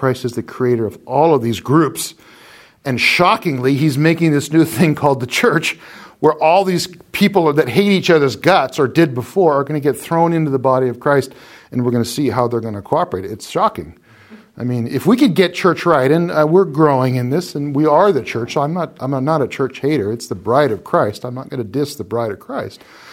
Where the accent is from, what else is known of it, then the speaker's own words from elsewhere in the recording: Portland, Oregon, United States; also born or lived in Texas; I grew up in the South. I was born in Texas. But I went to grade school in Portland, Oregon. And in the 70s, where I lived in Northeast Portland, 33rd was the line between black and white.